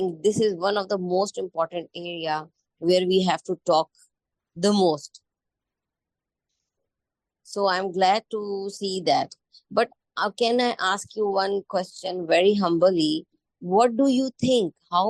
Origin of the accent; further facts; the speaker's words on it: Pakistan; I'm from Pakistan.